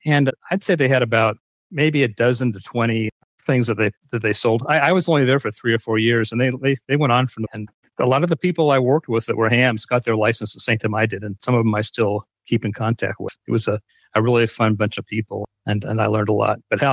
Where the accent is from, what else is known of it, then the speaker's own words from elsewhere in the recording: Spring Hill, Tennessee, United States; And GM, they put in $5 billion for in Spring Hill, which is my hometown really.